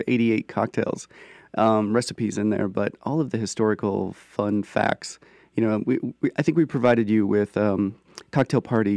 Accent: Midwest, United States; even though my family's from West Virginia, I grew up in the Midwest

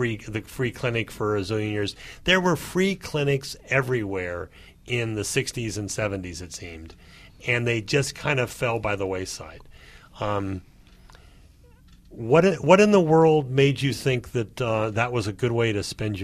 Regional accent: Los Angeles, California, United States; When I was a younger fellow growing up in Los Angeles

